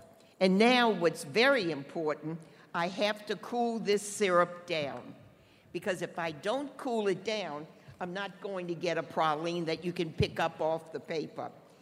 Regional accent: New Orleans, Louisiana, United States; Welcome, everyone. Welcome to my hometown, La Nouvelle Orléans.

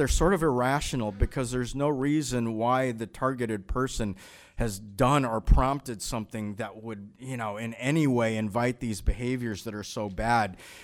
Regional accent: Massachusetts, United States; In my home state of Massachusetts, we have had this bill in with the state legislature

